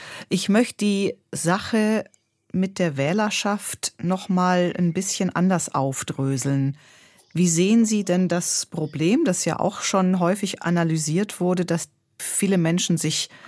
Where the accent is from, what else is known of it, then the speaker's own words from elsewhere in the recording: East Germany, Germany; Das Muster, was bei uns im Osten Deutschlands gängig ist, ist, dass die da oben, wir hier unten.